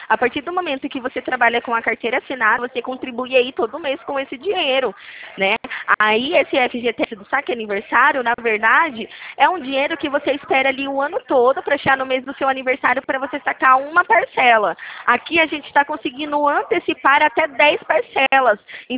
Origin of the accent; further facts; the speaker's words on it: Leme, São Paulo, Brazil; Não, eu sou daqui de Leme, SP, sou do interior de São Paulo, sabe onde fica?